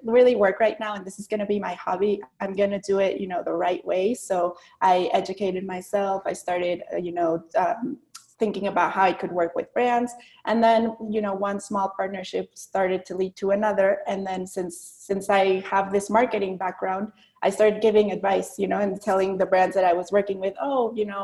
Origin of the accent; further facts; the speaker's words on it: San Luis Potosí, Mexico; English is a second language; also born or lived in Michigan, United States; I'm tuning in from Mexico. I'm from Mexico and I live in San Luis Potosí, and it's very sunny here.